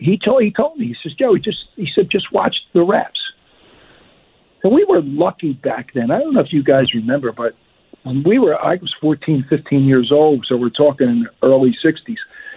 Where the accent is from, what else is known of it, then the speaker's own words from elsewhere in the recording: Pennsylvania, United States; I was fortunate being from Delaware County, and I took up refereeing